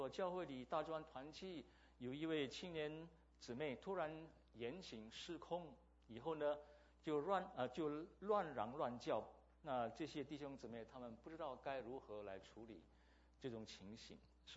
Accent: Indonesia; 我是在印尼出生长大的

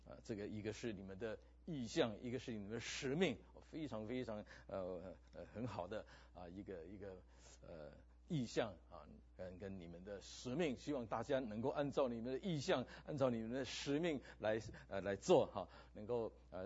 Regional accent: Philippines; first language Min Nan; 我是菲律宾华侨。我们在菲律宾的时候，我们是在菲律宾土生土长的，我跟师母都是啊、在菲律宾土生土长的。在菲律宾的时候，我们语言讲的比较乱哈、基本上在家里是讲闽南话啊、跟台湾话有点相似，但是不完全一样。

